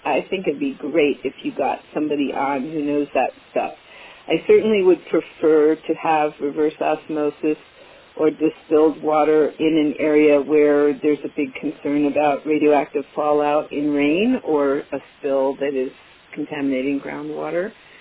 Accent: Illinois, United States; also born or lived in Indiana; When I was growing up in Illinois and Indiana, there were big hot spots

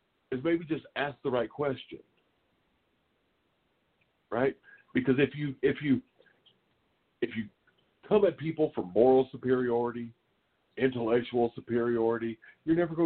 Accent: Oklahoma, United States; I'm an OU Sooner fan, right? Because I grew up in Oklahoma, and it's just pretty much ingrained in my DNA

